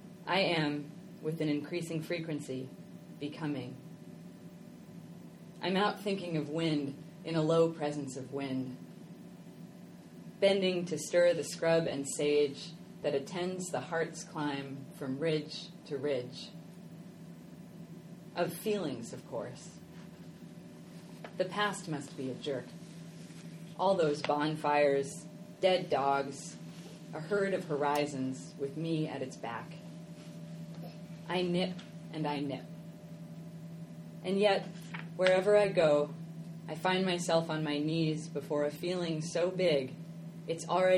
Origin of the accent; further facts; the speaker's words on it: Charlottesville, Virginia, United States; now in Brooklyn, United States; So I'm from Brooklyn in the sense that I live in an apartment there with my partner who is also from Charlottesville, and I am also from Charlottesville, and I grew up here